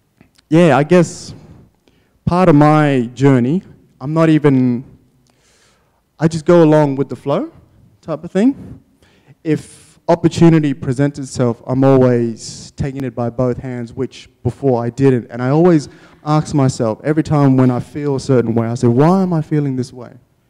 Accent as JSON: {"language": "English", "town": "Broome", "region": "Western Australia", "country": "Australia", "tie": "born or raised there", "said": "Growing up in Broome, you're very isolated. So it's like you're hidden away from the world. And even moving down here was scary, but then I adjusted."}